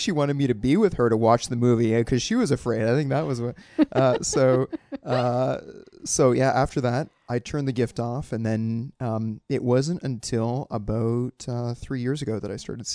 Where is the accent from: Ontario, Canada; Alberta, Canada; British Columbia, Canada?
Ontario, Canada; London; I grew up in London, Ontario, and so you had to stand, at that point, you had to stand for O Canada, the beginning of a film.